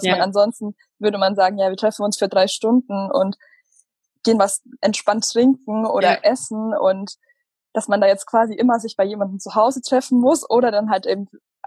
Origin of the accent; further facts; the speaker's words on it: Bavaria, Germany; also born or lived in Munich / Cologne; now in Hamburg, Germany; ich komme eigentlich aus Süddeutschland, also ziemlich mittig aus Bayern, also so mittig zwischen München und Nürnberg, aus dem Nirgendwo vom Dorf. Ich bin jetzt so die letzten Jahre, habe ich in München, Köln und Hamburg gewohnt, also ich bin ein paar Mal umgezogen